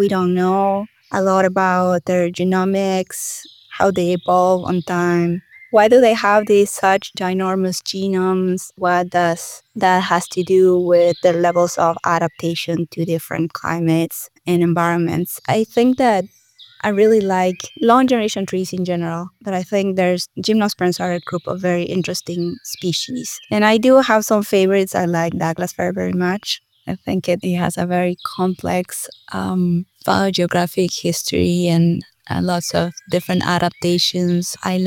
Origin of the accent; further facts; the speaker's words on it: Peru; I'm originally from Peru